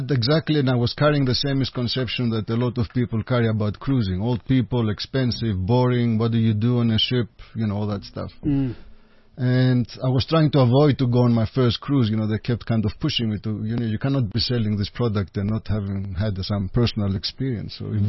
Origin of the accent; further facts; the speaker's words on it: Athens, Attica, Greece; I was born and raised in Athens in Greece.